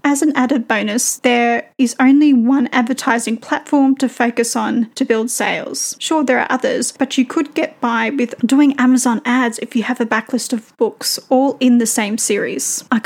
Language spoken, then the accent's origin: English; Australia; Maybe it's because I'm Australian